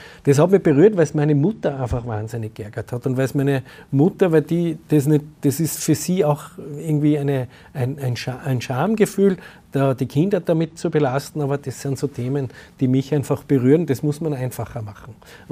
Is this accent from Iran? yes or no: no; Salzburg, Austria; Ich bin halt aus Salzburg